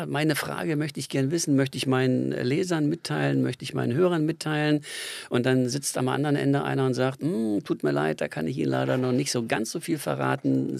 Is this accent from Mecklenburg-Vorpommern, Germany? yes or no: no; Grimma, Saxony, Germany; born there; Man hört es mir vielleicht an, ich bin in Grimma geboren.